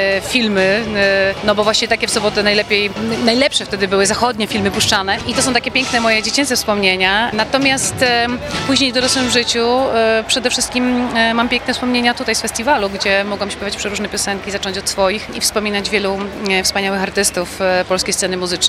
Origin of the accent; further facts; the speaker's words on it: Moravian-Silesian Region, Czechia; ja jestem z tej czeskiej strony